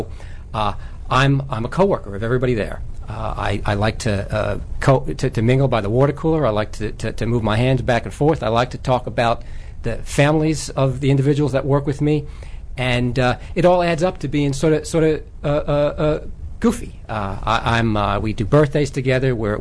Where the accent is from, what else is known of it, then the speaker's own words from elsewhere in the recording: Long Island, New York, United States; Who they created such a warm environment for myself and my two sisters growing up in Long Island